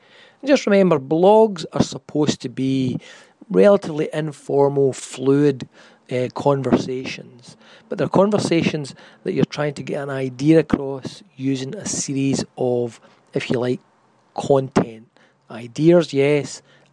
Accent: Scotland, United Kingdom; accent: Scottish; It's obviously … speaking in my politer Scottish accent.

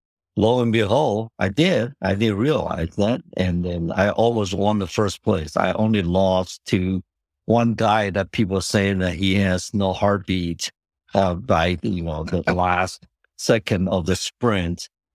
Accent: Taiwan; English is a second language; I grew up in Taiwan.

